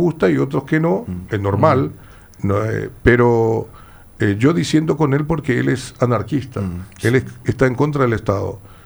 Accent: Paraguay; yo soy paraguayo

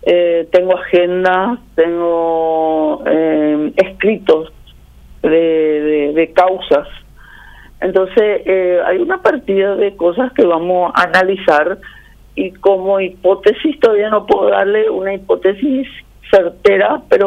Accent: Coronel Oviedo, Caaguazú, Paraguay; yo soy de Coronel Oviedo.

